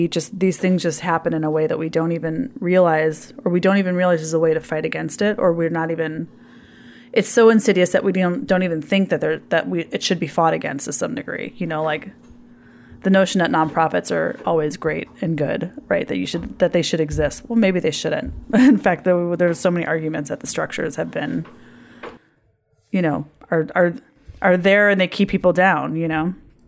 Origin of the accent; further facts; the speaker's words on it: Illinois, United States; Oh, that's my home state.